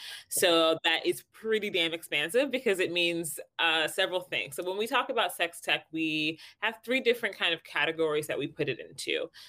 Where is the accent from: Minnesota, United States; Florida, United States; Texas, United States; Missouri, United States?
Missouri, United States; Kansas City; now in New York, United States; I am actually from Kansas City, Missouri, which is interesting because that's where Lauren and I met. And I've been in New York for a while